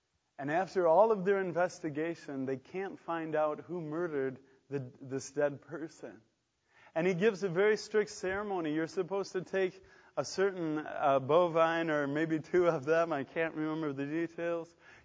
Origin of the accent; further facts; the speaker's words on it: United States; I don't know about you, but growing up in America today, it's easy when you hang around with a lot of of lukewarm Christians